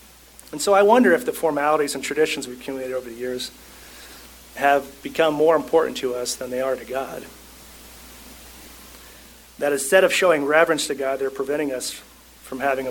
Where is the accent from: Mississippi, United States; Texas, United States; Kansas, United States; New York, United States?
New York, United States; Albany; I remember growing up in Albany, New York, there was a deacon named Mike Nelson.